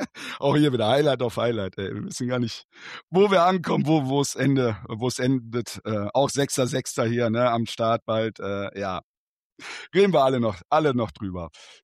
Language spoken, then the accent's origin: German; Düsseldorf, North Rhine-Westphalia, Germany; Da hätte ich auch keinen Bock gehabt als Düsseldorfer.